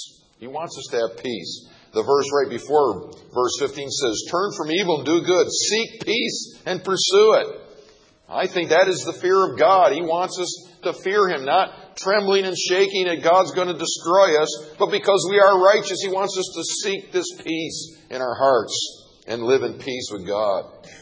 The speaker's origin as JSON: {"language": "English", "town": "Buffalo", "region": "New York", "country": "United States", "tie": "born or raised there", "said": "I grew up in Buffalo, New York, so I'm used to it too."}